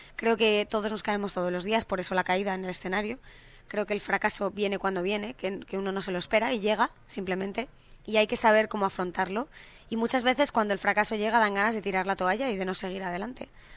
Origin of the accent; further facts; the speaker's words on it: Madrid, Community of Madrid, Spain; yo que soy madrileña